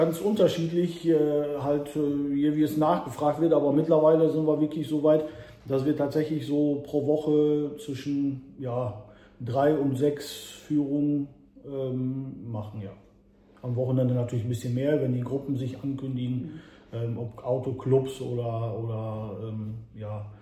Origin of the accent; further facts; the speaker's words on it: Poland; Ich komme ursprünglich aus Polen und ich glaube, da hat man das mit den Autos irgendwie so ein bisschen im Blut